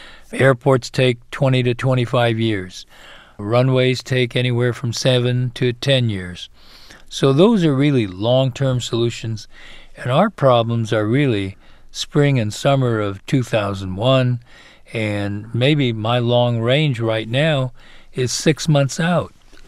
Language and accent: English; California, United States; I think I get more chided for being a Californian among Texans more than I get singled out as a Democrat among all the Republicans.